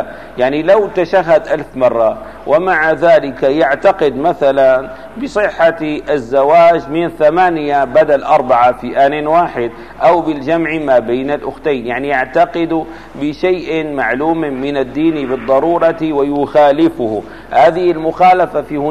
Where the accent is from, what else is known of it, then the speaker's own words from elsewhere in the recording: Damascus, Damascus Governorate, Syria; أنا من أهل دمشق